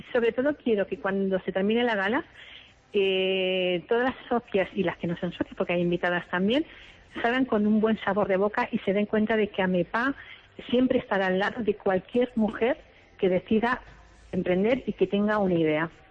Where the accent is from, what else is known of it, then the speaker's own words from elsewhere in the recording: Castilla-La Mancha, Spain; como mujer castellana manchega